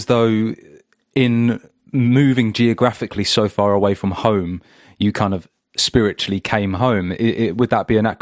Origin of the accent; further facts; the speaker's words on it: England, United Kingdom; now in Wales; I'm English and have recently moved to Wales.